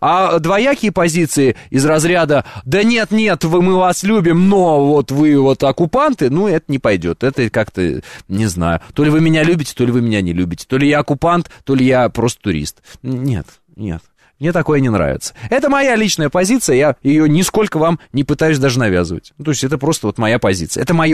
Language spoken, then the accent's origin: Russian; Russia; Я вот, например, россиянин … я вот в Грузию, например, если там идут протесты антироссийские, не поеду.